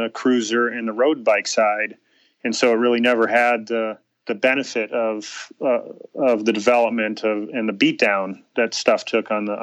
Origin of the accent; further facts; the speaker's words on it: Chicago, Illinois, United States; now in Arizona, United States; I grew up in Chicago, and that wasn't the case, certainly.